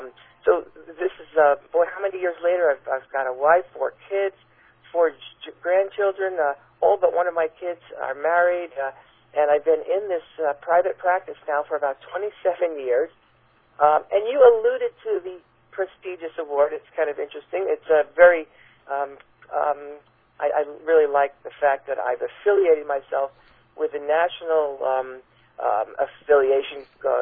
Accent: East Coast, United States; But I grew up on the East Coast, and my primary strength throughout school was mathematics and science.

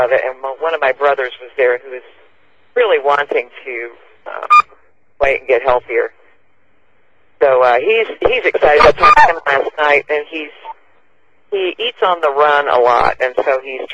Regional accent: Phoenix, Arizona, United States; from Phoenix, Arizona.

